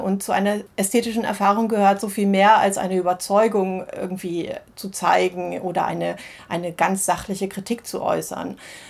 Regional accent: Moldova; German is a second language; now in Germany; wenn ich jetzt mich selber anschaue, wie ich nach Deutschland gekommen bin, auch aus der Republik Moldau, also wie ich mich auch in Europa bewegt habe

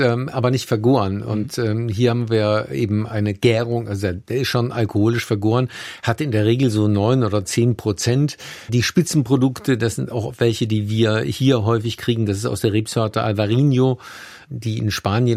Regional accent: Rhineland-Palatinate, Germany; Also mit meiner Heimat Rheinhessen verglichen fast das Vierfache.

